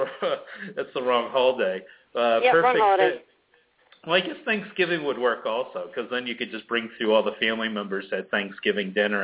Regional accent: Springfield, Massachusetts, United States; Lisa is from my hometown area of Springfield, Massachusetts, as I call it.

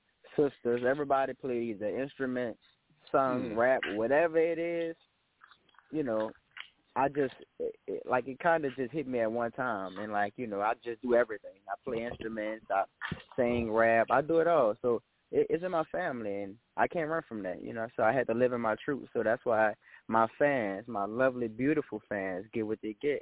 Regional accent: New Orleans, Louisiana, United States; New Orleans, Louisiana, born and raised.

